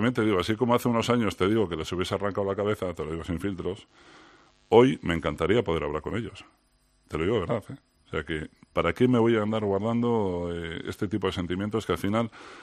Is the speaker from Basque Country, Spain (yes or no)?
yes; Getxo, Basque Country, Spain; Sí, en nuestra ciudad de Europa, en Guecho. Sí, eso en mi pueblo.